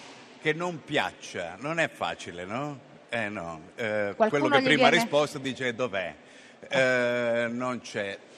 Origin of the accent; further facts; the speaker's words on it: Genoa, Liguria, Italy; Sì, sono genovese.